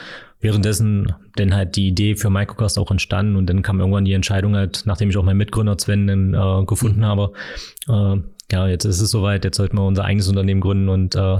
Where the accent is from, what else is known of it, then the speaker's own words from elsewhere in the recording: Magdeburg, Saxony-Anhalt, Germany; gebürtiger Magdeburger, hier zur Schule gegangen, dann mein Studium auch an der Otto von Guericke gemacht, sowohl Bachelor als auch Master.